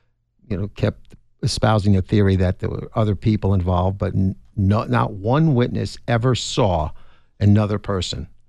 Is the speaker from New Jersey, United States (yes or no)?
yes; New Jersey, United States; I grew up in New Jersey.